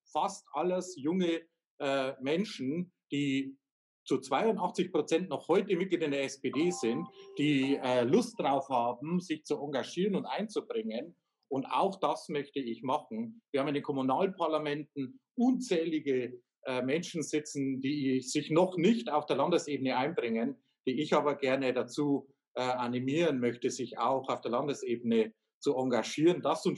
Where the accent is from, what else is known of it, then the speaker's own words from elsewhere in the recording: Weidhaus, Bavaria, Germany; also born or lived in Weiden; ich bin geboren in Weiden in der Oberpfalz, komme aus Weidhaus, direkt an der tschechischen Grenze.